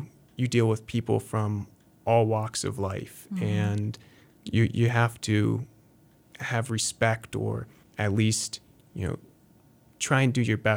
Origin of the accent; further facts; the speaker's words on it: Johnstown, Pennsylvania, United States; I'm from Johnstown, and I certainly noticed from a young age that Johnstown is built on a hill, and I lived kind of near the bottom of that hill.